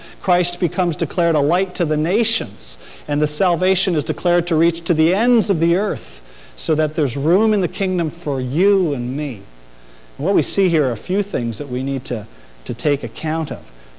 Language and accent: English; Brockville, Ontario, Canada; growing up in Brockville the way I did, I was going to need a Savior.